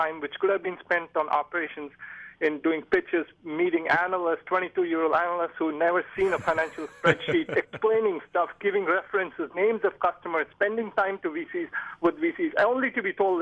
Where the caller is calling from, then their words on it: Fremont, California, United States; I'm calling from Fremont.